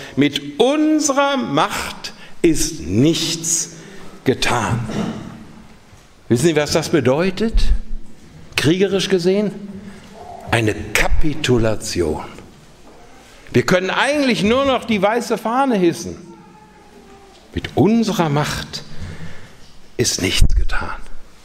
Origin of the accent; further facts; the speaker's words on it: Münster, North Rhine-Westphalia, Germany; Auch der westfälische Frieden aus meiner Heimat Münster